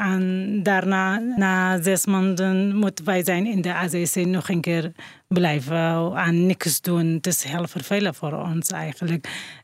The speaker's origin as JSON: {"language": "Dutch", "country": "Iraq", "second_language": "Dutch", "moved": "as an adult", "lives_now": "Netherlands", "said": "ik kom uit Noord-Irak. Ik ben 5 jaar en 2 maanden in Nederland."}